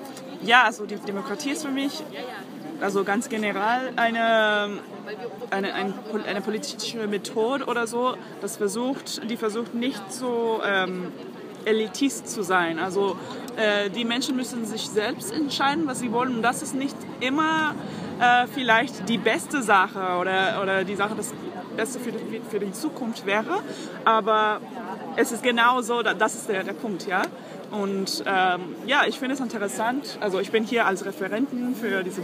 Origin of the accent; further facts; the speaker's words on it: United States; German is a second language; also born or lived in Venezuela; ich bin auch aus den USA